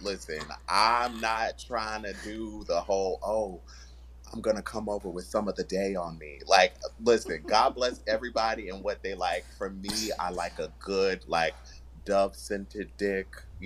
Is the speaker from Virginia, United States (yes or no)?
yes; Virginia, United States; now in Los Angeles, United States; I'm originally from Virginia.